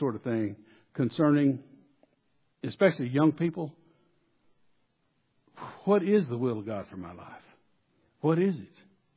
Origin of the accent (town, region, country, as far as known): Arkansas, United States; born or raised there; now in Salt Lake City, United States